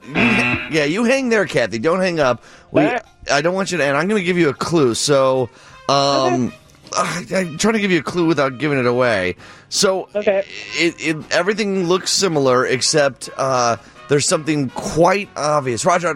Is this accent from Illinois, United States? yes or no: yes; Downers Grove, Illinois, United States; Sorry, I love the suburbs. I grew up in Downers Grove.